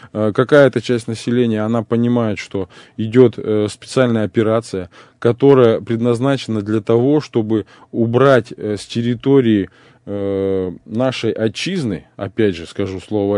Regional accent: Kazakhstan; now in Russia; я, например, приехал из Казахстана, да, в Российскую Федерацию, здесь сейчас живу

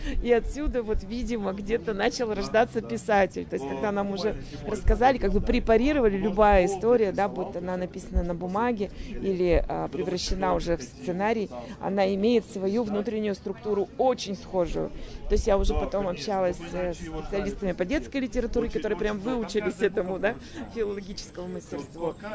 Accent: Yekaterinburg, Sverdlovsk Oblast, Russia; Я вот всем объясняю, что я не питерский житель, екатеринбурженка, но представляю молодых питерских авторов.

